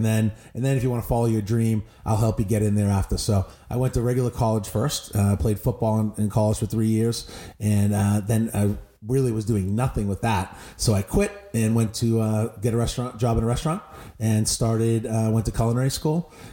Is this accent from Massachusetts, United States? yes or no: yes; Boston, Massachusetts, United States; I grew up in Boston and, you know, I was a big football player and sports guy.